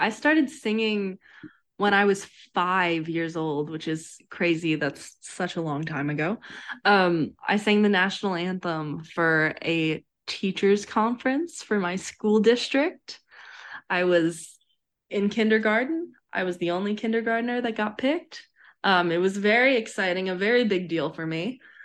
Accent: Columbia, South Carolina, United States; now in Nashville, United States; I'm from Columbia, South Carolina, more specifically, Brentwood, which is a tiny town just outside of Columbia.

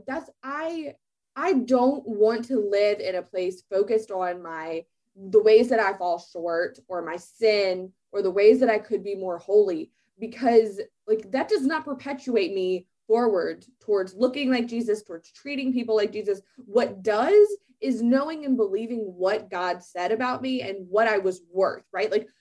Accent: Louisiana, United States; Yeah. And look, I'm like spicy Southern Louisiana girl.

